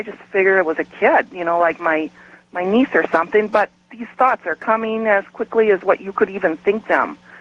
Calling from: Oshkosh, Wisconsin, United States; I'm calling from Oshkosh, Wisconsin.

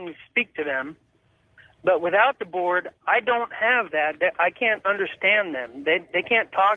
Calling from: Columbia, Missouri, United States; from Columbia, Missouri.

